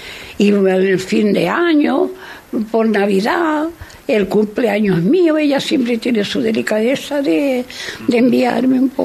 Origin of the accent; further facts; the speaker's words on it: Santa Cruz de Tenerife, Canary Islands, Spain; born there; yo nací aquí en Santa Cruz, en el Cabo, uh-huh, en donde le decían las Plaza San Telmo. Uh-huh. Bueno, allí tenía mi mamá la casa y mi padre.